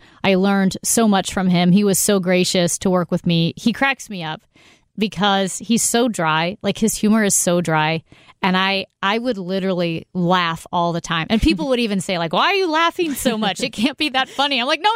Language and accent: English; St. Louis, Missouri, United States; because I grew up listening to KMOX. I'm from St. Louis, and I driving to hockey practice in the morning, my dad in the car were listening to KMOX.